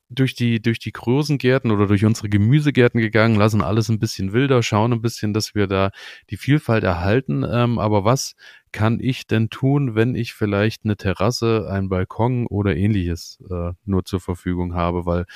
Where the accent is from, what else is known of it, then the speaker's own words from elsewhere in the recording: Rhön, Germany; ich komme ja hier aus der Rhön